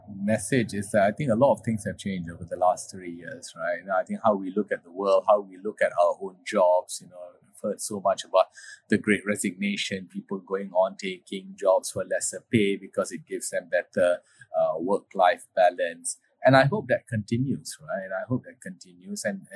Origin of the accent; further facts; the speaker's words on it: Malaysia; growing up in Malaysia, going to school, I had a very multicultural, multiracial upbringing.